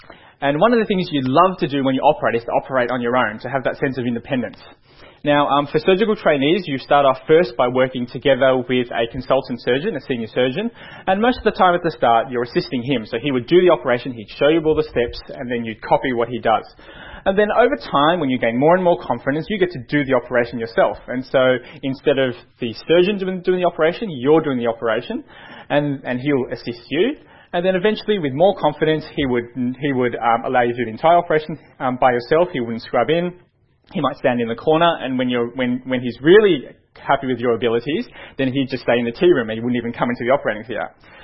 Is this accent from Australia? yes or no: yes; Melbourne, Victoria, Australia; I was born and raised in Melbourne. I actually graduated from the University of Melbourne back in 2003 from the medical school.